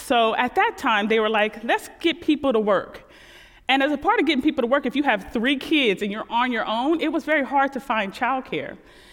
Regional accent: Los Angeles, California, United States; I am from Los Angeles, California, but my family hails from Kentucky and from Texas and as well as Indiana.

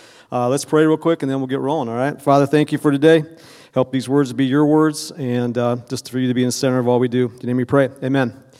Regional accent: Mishawaka, Indiana, United States; So I grew up here in Mishawaka and went to Mishawaka High School.

